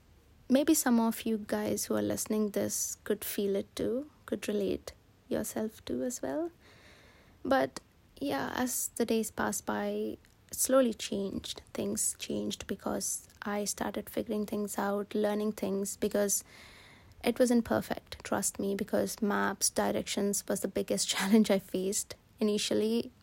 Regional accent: India; now in Edinburgh, United Kingdom; I'm originally from India, but 7 years ago, I packed my bags and moved to the UK, and I currently live in Edinburgh.

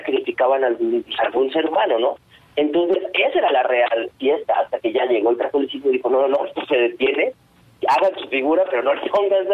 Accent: Puebla, Mexico; yo vengo de Puebla

